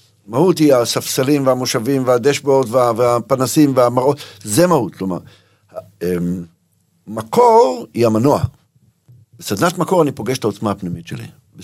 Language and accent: Hebrew; Tiberias, Northern District, Israel; אני יליד טבריה, לא צריך להתאר, אני יליד טבריה